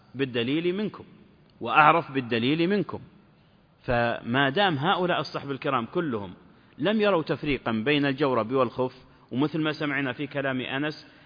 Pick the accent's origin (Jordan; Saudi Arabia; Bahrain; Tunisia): Tunisia; أنا جئتكم من تونس،